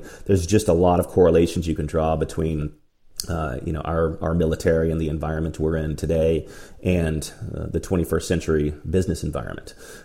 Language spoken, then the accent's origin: English; Dallas, Texas, United States; I grew up in Dallas, as you mentioned earlier.